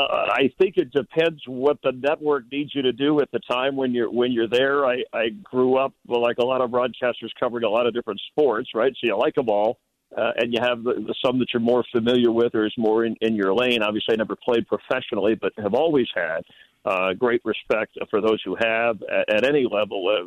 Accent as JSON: {"language": "English", "region": "Florida", "country": "United States", "tie": "born or raised there", "said": "growing up in Florida before there was their own team and had to watch baseball on a superstation or the game of the week"}